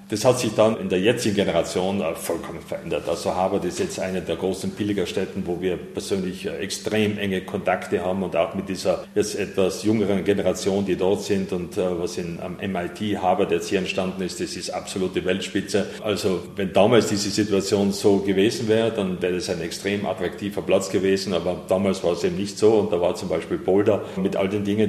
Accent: Innsbruck, Tyrol, Austria; now in United States; Innsbruck ist jetzt meine Heimatstadt, man fühlt sich natürlich da sehr angezogen oder will man jetzt so doch in den USA bleiben

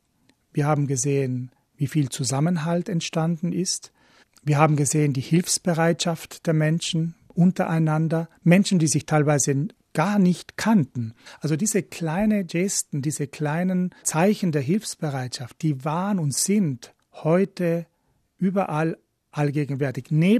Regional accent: Argentina; Ich bin in Südamerika aufgewachsen. in Argentinien und habe meine Kindheit in der Militärdiktatur verbracht.

